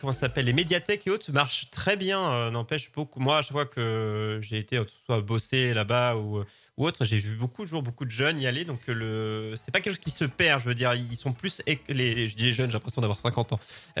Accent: France; je sais qu'en tant que Français, on l'est.

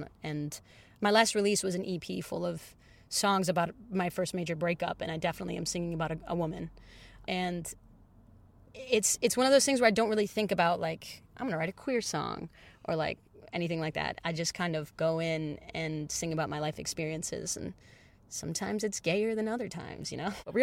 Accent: Detroit, Michigan, United States; I'm a pop musician from Detroit. I grew up in a very religious household. I grew up in Christianity.

